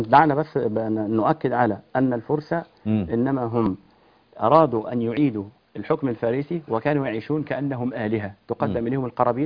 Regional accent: Egypt; إحنا كمصريين

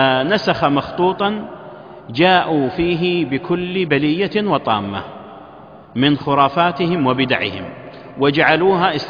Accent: Najd, Saudi Arabia; في إحدى المكتبات عندنا في نجد

